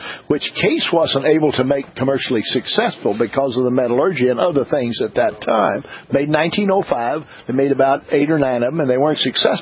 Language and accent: English; Columbia, Missouri, United States; I come from Columbia, Missouri, which is right in the center of Missouri, and we're 750 miles one way.